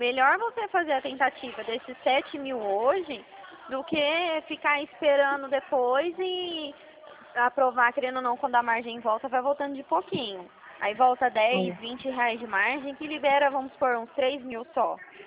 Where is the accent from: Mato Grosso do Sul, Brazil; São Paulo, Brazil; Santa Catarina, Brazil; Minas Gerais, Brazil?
São Paulo, Brazil; Dracena; Eu sou de Dracena.